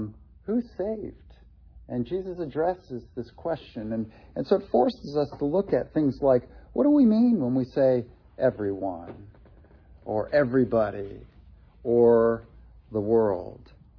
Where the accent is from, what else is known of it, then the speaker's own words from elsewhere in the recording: Columbus, Ohio, United States; also born or lived in Rochester, New York; I was born in Rochester, New York, and my parents were from Ohio, and my dad got opportunity to come back and take a job in Columbus, Ohio, when I was going into the sixth grade.